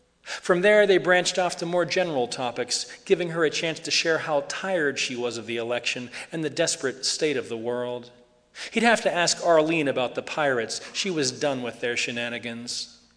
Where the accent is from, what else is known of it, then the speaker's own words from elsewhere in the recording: Pittsburgh, Pennsylvania, United States; U.S. Airways, which used to be based in my hometown of Pittsburgh, abandoned our city for Philadelphia.